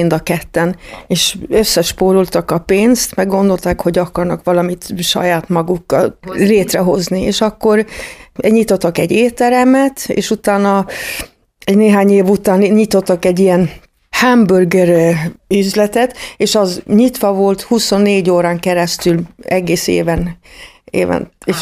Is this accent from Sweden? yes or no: yes; Sweden; Mivel, hogy én Svédországban nőttem föl, nekem úgy jó volt a gyerekkorom.